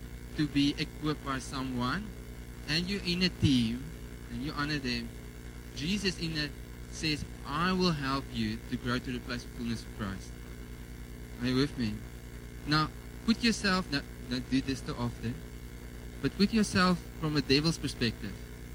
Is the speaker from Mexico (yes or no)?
no; South Africa; But I came from Kaimus. I thought everything's going to be Afrikaans in Stellenbosch.